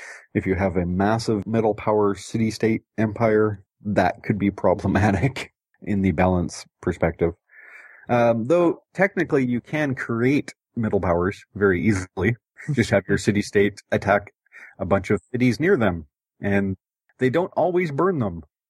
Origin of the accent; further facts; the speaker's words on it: Montreal, Quebec, Canada; But, oops, I'm from Montreal. It's okay, I can say that.